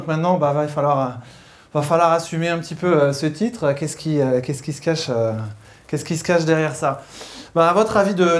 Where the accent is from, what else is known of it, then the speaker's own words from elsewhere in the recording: Rennes, Brittany, France; je viens de Rennes, si ça, au cas où ça ne se verrait pas. Donc je fais partie de la communauté Agile Rennes.